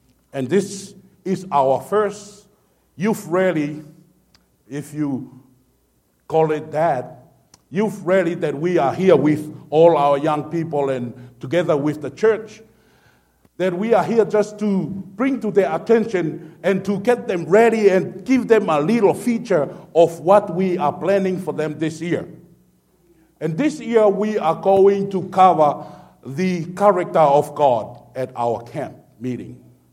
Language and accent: English; Tonga; English is a second language; now in Arizona, United States; I'm from Tonga, and sometimes I pronounce things, and I will try it three times, but it's still wrong.